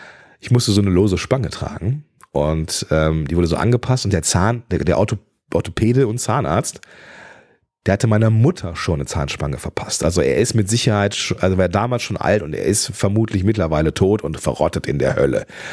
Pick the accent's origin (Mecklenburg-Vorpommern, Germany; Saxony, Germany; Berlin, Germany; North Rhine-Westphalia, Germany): North Rhine-Westphalia, Germany; Düsseldorf; ich bin halt Düsseldorfer, ja, also quasi ja, ich fühle mich da sehr, sehr wohl, habe ja auch da studiert.